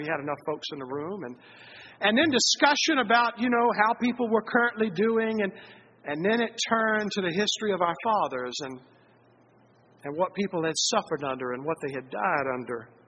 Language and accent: English; Rice, Virginia, United States; I said, "Well, it's kind of from Central Virginia."